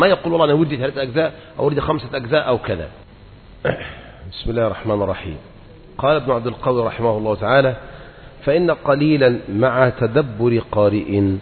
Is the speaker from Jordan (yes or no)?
no; Egypt; أنت مثلا عندنا في مصر نقرأ قراءة مثلا حفص